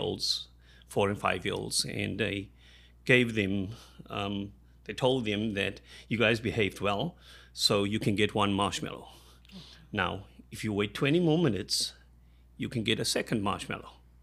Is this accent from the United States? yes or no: no; Cape Town, Western Cape, South Africa; I was born in South Africa, Cape Town, South Africa. Mm-hmm. Grew up during the apartheid era.